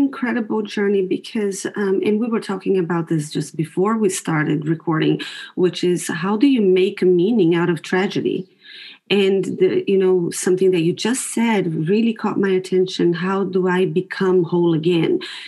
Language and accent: English; Brazil; now in New Zealand; So living in New Zealand, I'm originally from Brazil, and in Brazil, I wouldn't have this financial support